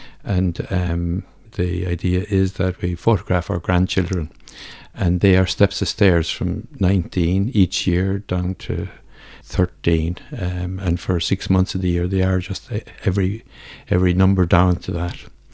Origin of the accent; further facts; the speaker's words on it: Tipperary, Ireland; I'm originally from Tipperary, which is flat.